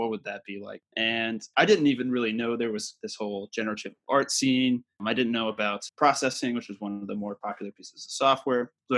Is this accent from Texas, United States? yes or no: yes; Texas, United States; I grew up in Central Texas, kind of medium-sized town.